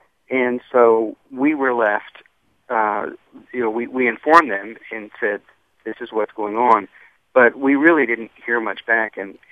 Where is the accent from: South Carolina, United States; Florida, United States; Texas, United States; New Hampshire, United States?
Texas, United States; Galveston; growing up in Galveston, it was a kind of town that was very accepting of diversity in its way.